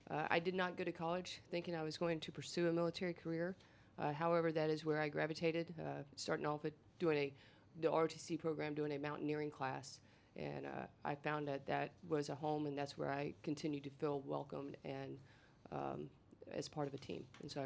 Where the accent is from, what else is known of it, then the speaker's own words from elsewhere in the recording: Georgia, United States; I am from Georgia originally.